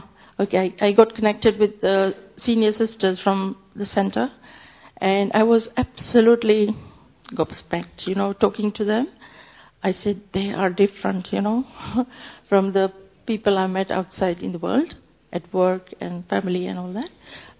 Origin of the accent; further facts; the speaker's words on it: London, United Kingdom; I'm from London.